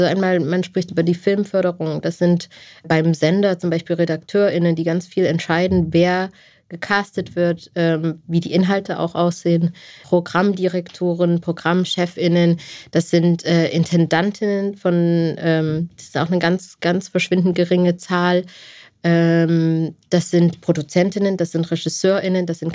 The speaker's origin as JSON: {"language": "German", "town": "Rudolstadt", "region": "Thuringia", "country": "Germany", "tie": "born or raised there", "said": "Ich bin aufgewachsen in einer kleinen Provinzstadt, Rudolstadt heißt sie, kennen die meisten Deutschen nicht, in Thüringen."}